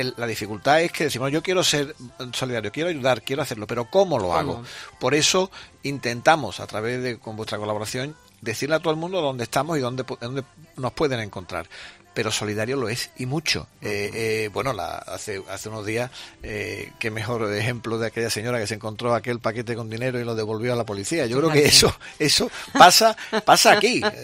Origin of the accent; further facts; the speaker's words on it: Seville, Andalusia, Spain; ¿Y qué te voy a decir yo de mi ciudad y de mi provincia? Claro que somos solidarios, muy solidarios.